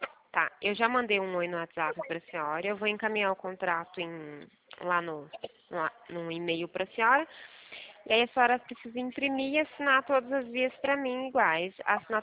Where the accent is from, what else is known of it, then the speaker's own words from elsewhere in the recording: Paraná, Brazil; Eu sou natural do Paraná também